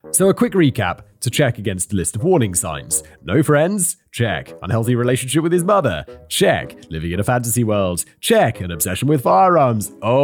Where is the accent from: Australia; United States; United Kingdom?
United Kingdom; I am, of course, familiar with these. I'm British myself.